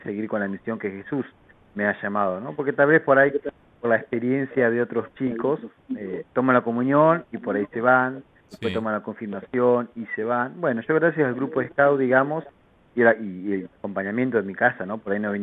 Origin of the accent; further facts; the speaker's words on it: Henderson, Buenos Aires Province, Argentina; soy de la localidad de Henderson, provincia de Buenos Aires. Por ahí, para las personas un poquito con más años, es el lugar donde nació el pájaro Canigia, conocido por ahí por medio del fútbol.